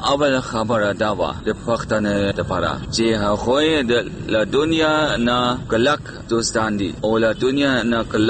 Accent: Germany; Pashto is a second language; moved away as an adult; now in Pakistan; او زه د جرمني یم او زه دلته پښتو زده کوم.

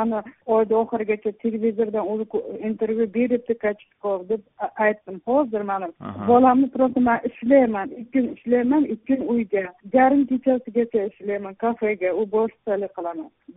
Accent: Qarshi, Qashqadaryo Region, Uzbekistan; moved away; O'zbekiston Qarshi shahridan.

